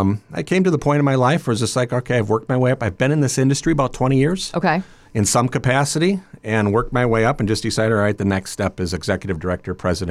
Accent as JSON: {"language": "English", "town": "Wauwatosa", "region": "Wisconsin", "country": "United States", "tie": "born or raised there", "lives_now": "La Crosse, United States", "said": "I grew up in the Milwaukee area, Wauwatosa."}